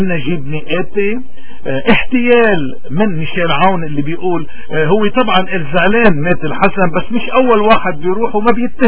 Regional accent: Lebanon; ونحن كلبنانيين نحن طول عمرنا أحرار.

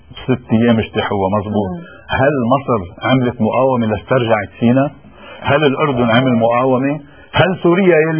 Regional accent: Akkar, Lebanon; انا من عكار، من اخر ضيعة بعكار على حدود

